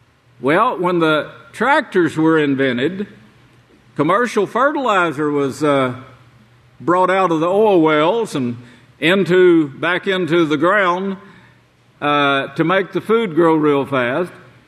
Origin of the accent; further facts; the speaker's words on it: Oklahoma, United States; Yes, this was the way I was raised in Oklahoma, but during my lifetime, I saw that change.